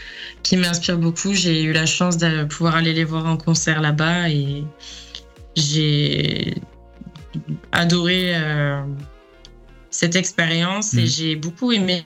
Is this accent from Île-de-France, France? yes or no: no; Séméac, Occitanie, France; j'ai un mini-concert qui est prévu dans ma ville natale, à Séméac, donc dans les Hautes-Pyrénées, à côté de Tarbes